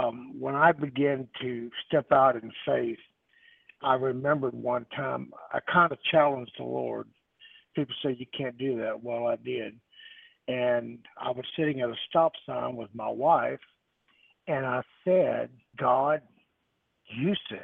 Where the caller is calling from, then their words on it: Lake Charles, Louisiana, United States; I'm from Lake Charles, Louisiana.